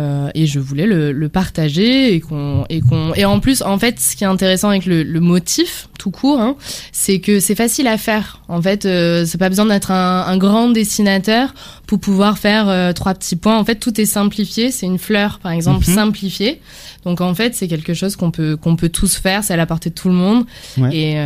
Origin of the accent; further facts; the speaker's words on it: Marseille, Provence-Alpes-Côte d'Azur, France; moi déjà je suis irlandaise marseillaise, mes parents sont irlandais mais je suis née, j'ai grandi à Marseille.